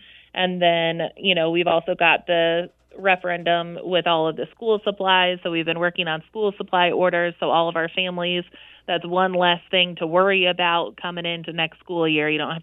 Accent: United States; decided to come back home because I'm from Brown County originally.

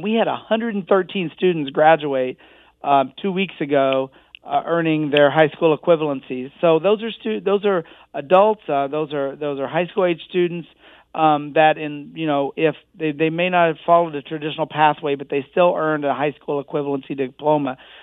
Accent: Corydon, Indiana, United States; I grew up in Corydon, so I'm a horse racing guy.

